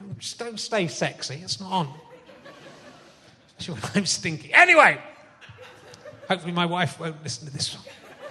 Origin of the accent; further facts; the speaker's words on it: South West England, United Kingdom; I was from Somerset.